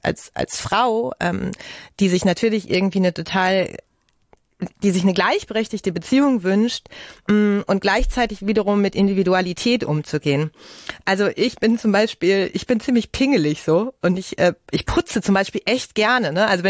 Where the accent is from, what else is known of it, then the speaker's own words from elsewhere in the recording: North Rhine-Westphalia, Germany; ich komme ja aus dem Ruhrgebiet.